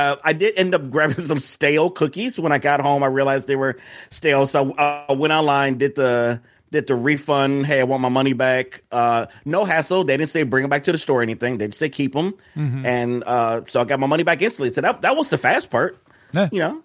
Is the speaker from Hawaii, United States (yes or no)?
no; Chicago, Illinois, United States; That's very exotic, depending on the neighborhood. I'm from Chicago.